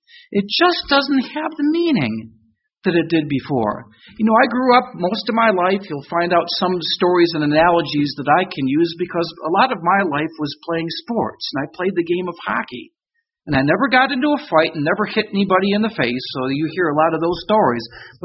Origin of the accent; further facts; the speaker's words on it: Michigan, United States; I grew up in Michigan. Blizzards don't worry me.